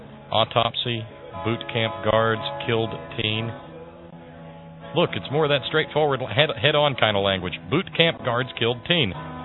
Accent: the South, United States; See, I'm from the South, I know.

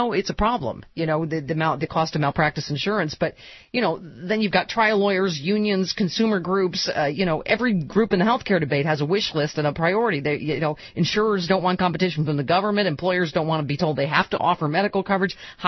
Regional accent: Buffalo, New York, United States; he just did a town hall in my hometown in Buffalo this past weekend.

